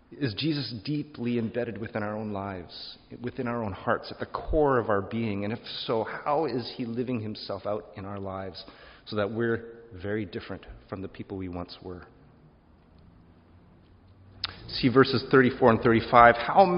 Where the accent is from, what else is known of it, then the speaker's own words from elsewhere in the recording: Calgary, Alberta, Canada; You see, I grew up in Calgary, and Calgary is definitely an oil town.